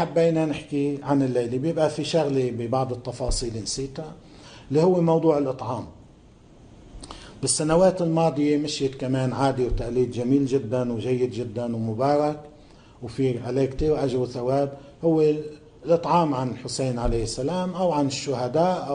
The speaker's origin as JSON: {"language": "Arabic", "country": "Lebanon", "said": "عندنا بلبنان"}